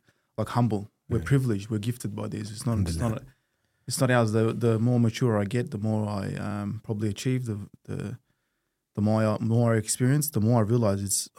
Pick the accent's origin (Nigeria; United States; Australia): Australia; Melbourne, Victoria; Yeah, I was born and raised in Melbourne.